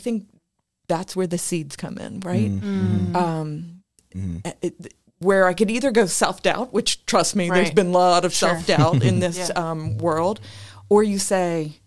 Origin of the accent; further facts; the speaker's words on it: Ohio, United States; I grew up in Southern Ohio. I'm Appalachian, you know, and that's not what you think of when you imagine a museum director.